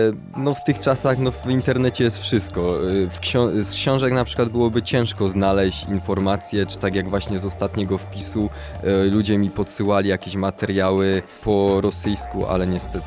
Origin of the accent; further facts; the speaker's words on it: Częstochowa, Silesian Voivodeship, Poland; Mam 26 lat, od urodzenia mieszkam w Częstochowie. Miałem krótką przerwę na mieszkanie w Poznaniu.